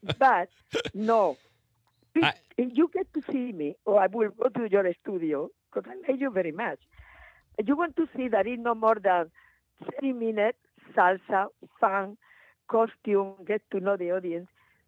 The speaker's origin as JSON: {"language": "English", "town": "Murcia", "region": "Region of Murcia", "country": "Spain", "tie": "born there", "second_language": "English", "said": "I was born in Murcia, a little town, now it's a city, in the south. And we have farm, big farm."}